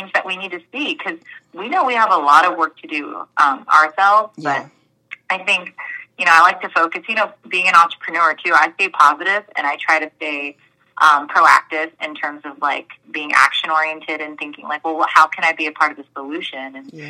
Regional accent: Houston, Texas, United States; Well, I grew up in Houston, so when you say temperamental, I mean, it faces all the good and the bad.

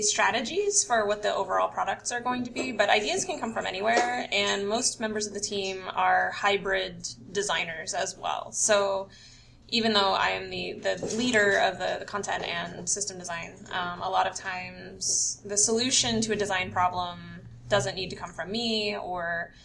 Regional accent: California, United States; now in France; And I'm originally from California.

